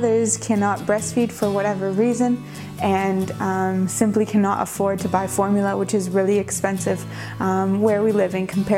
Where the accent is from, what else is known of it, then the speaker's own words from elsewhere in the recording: North Bay, Ontario, Canada; now in Madagascar; We are missionaries in Madagascar. We've been there for just over 4 years and we grew up here in North Bay and we actually grew up going to Lakeshore Missionary Church.